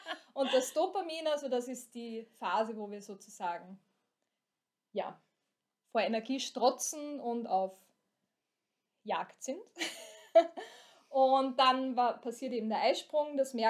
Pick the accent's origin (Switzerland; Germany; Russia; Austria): Austria; Hollabrunn, Lower Austria; now in Vienna, Austria; Ja, also ich komme aus Hollabrunn, Niederösterreich, Weinviertel, wohne jetzt aber in der großen Stadt, Wien.